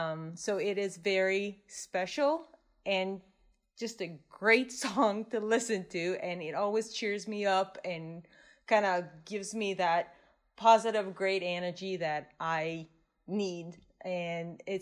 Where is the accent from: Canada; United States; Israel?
Israel; And again, growing up in Israel, this is something very near and dear to my heart.